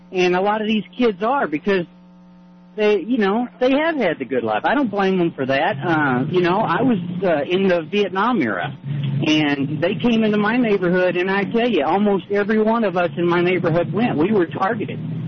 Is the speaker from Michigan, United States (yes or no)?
no; Texas, United States; and I grew up in Texas, okay?